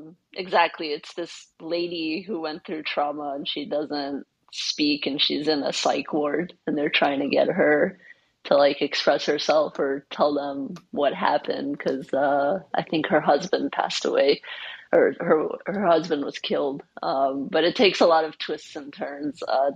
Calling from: Potomac, Maryland, United States; I am calling from Potomac, Maryland.

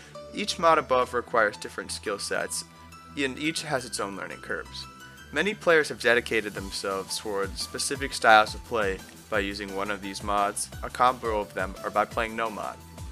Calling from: Wisconsin, United States; I'm recording from May 16th, 2021 from Wisconsin.

